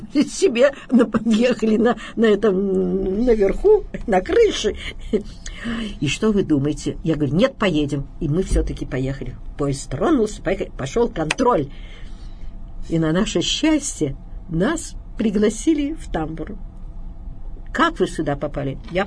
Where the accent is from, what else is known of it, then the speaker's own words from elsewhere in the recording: Chelyabinsk, Chelyabinsk Oblast, Russia; Я говорю, из Челябинска. Господи, я была маленькая. Он говорит, ой, даже сколько вам лет? Я говорю, 18 исполнилось.